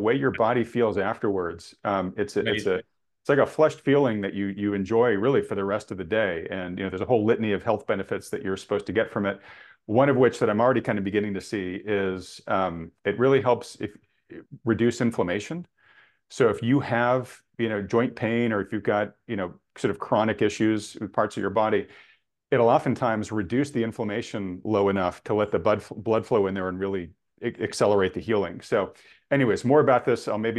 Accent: New England, United States; now in Northern California, United States; I grew up in New England. I did my time there, right? I still think it's too cold for me here in Northern California.

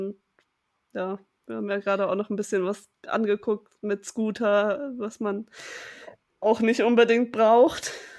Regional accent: Karlsruhe, Baden-Württemberg, Germany; ich bin ja aus Karlsruhe

